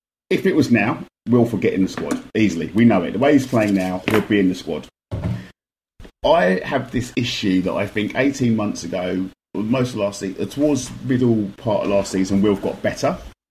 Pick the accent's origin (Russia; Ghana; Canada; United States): Ghana; I'm half Ghanaian, mate. I don't care what Ivory Coast do.